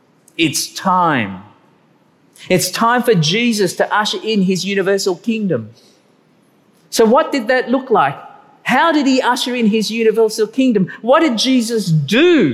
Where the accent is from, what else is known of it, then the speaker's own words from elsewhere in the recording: Malacca, Malaysia; I grew up in Malaysia especially, and in a particular town called Malacca.